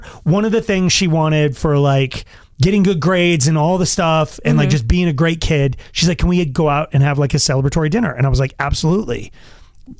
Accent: Longmont, Colorado, United States; I grew up in Longmont, and so I grew up with the Rodriguezes, the Torres, the Gutierrez.

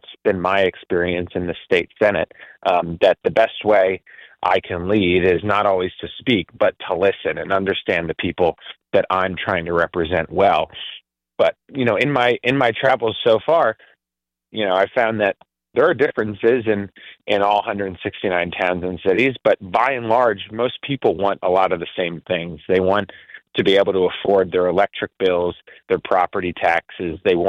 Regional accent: Connecticut, United States; Well, I was born and raised in Connecticut. Spent most of my career working in Fairfield County, in shipping and renewable energy.

